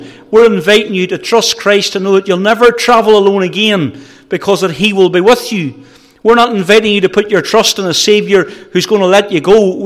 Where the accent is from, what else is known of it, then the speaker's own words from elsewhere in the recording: Moneymore, Northern Ireland, United Kingdom; I grew up in Moneymoor in a wee village. And we went to Sunday church at 11:30 on Sunday morning. We went to Sunday school at 2:30 in a little congregational church. And then we went to the gospel hall at 3:30.